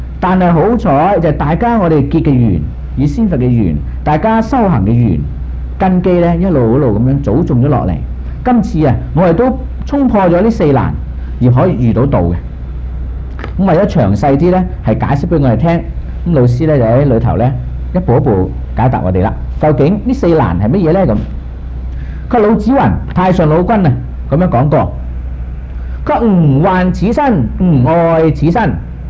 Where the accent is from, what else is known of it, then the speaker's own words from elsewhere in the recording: Guangdong, China; 咁我哋廣東人咁講嘅喎。